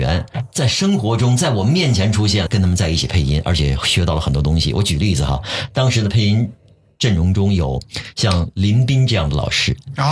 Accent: Shanghai, China; accent: Shanghai; 因为我是上海人，大家可能能听出我的上海口音啊，

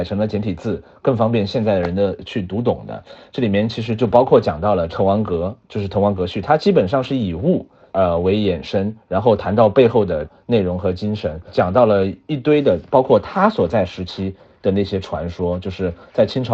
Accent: Nanchang, Jiangxi, China; 我最想推荐和让我印象最深刻的其实就是关于我家乡的。

